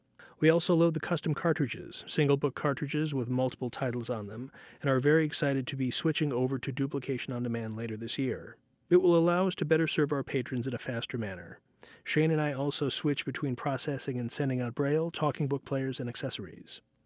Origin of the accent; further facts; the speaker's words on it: Sun Valley, Idaho, United States; now in Seattle, United States; the community library in Sun Valley, Idaho, my hometown of 7 generations, before moving back to Seattle